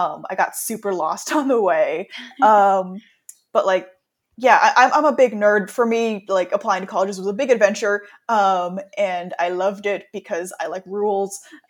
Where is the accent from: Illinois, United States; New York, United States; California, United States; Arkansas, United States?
California, United States; Los Angeles; I'm from Los Angeles, so I'm one of the people who was actually born and raised here.